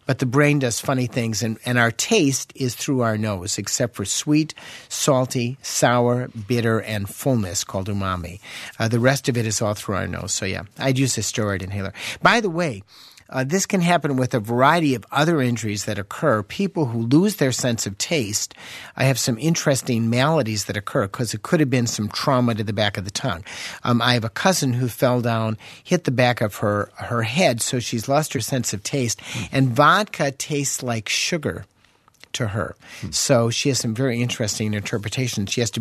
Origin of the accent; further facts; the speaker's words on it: Chicago, Illinois, United States; I am from Chicago.